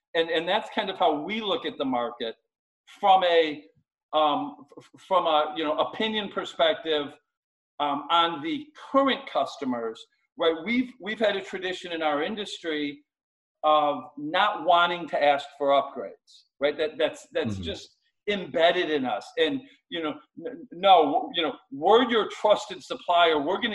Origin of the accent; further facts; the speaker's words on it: Chicago, Illinois, United States; I'm from Chicago. I talk a lot and I talk fast.